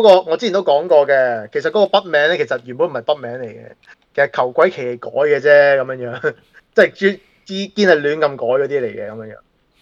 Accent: Hong Kong; 但係始終因為我是一個香港人嚟噶嘛

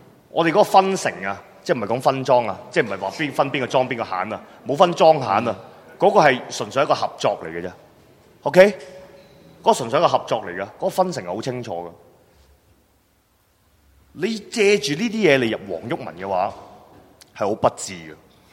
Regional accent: Hong Kong; 我哋唔系中国人，我哋香港人，都仲有啲中国人嘅基因喺入边。

